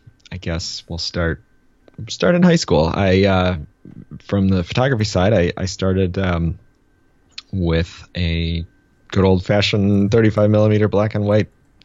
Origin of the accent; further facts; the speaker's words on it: Cleveland, Ohio, United States; I actually started at, Progressive Insurance because I grew up in Cleveland.